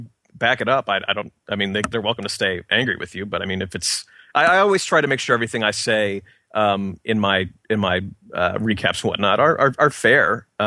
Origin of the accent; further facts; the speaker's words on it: Kansas City, Missouri, United States; I'm an accountant. I'm from Kansas City, Missouri.